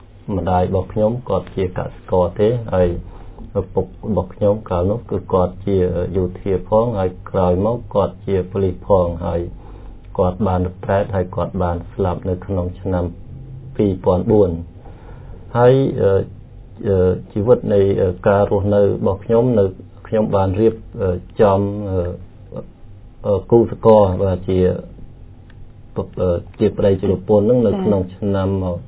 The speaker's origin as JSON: {"language": "Khmer", "town": "Kamchay Mear", "region": "Prey Veng", "country": "Cambodia", "tie": "born or raised there", "said": "ហើយស្រុកកំណើតរបស់ខ្ញុំកាលពីដើមឡើយគឺខ្ញុំបានរស់នៅភូមិថ្នល់កែងឃុំស្មោងខាងជើងស្រុកកំចាយមាសគឺខេត្តព្រៃវែង"}